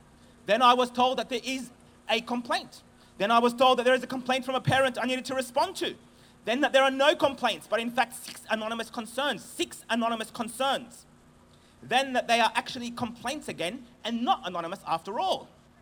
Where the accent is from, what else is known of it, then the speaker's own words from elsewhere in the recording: Australia; I am an Australian Palestinian man who wears a keffiyeh as it brings me comfort at this time.